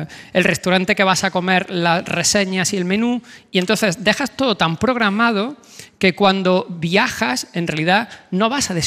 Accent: Córdoba, Andalusia, Spain; accent: Cordoban; A mí se me permite porque soy cordobés y bueno, abro la vocal como me da la gana.

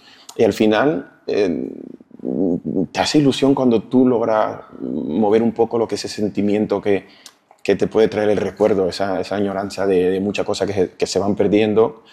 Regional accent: Dominican Republic; now in Spain; Soy dominicano.

